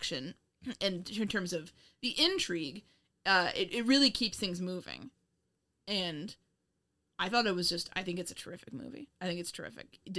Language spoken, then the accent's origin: English; Ireland; I'm Irish